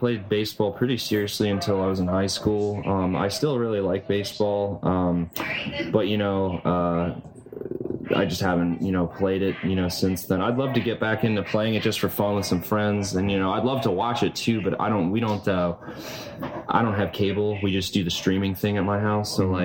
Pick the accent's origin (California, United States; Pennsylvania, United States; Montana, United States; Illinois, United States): Pennsylvania, United States; Philadelphia; I'm from the Philadelphia area.